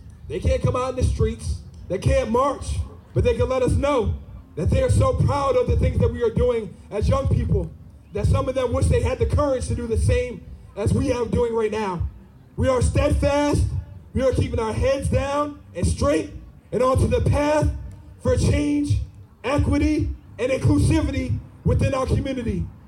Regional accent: Saratoga, United States; What we can do as Saratogians, because that's what we are, we're from Saratoga, we can take care of our community.

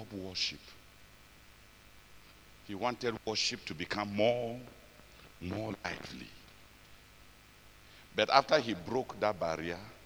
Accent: Cameroon; We came from Cameroon. We don't know what works.

